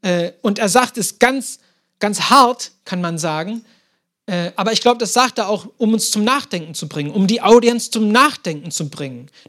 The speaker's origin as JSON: {"language": "German", "region": "Ankara", "country": "Turkey", "tie": "born or raised there", "said": "Ist eigentlich, wo meine Heimat ist, in Ankara. Das ist damals Galatien hier, also Zentraltürkei."}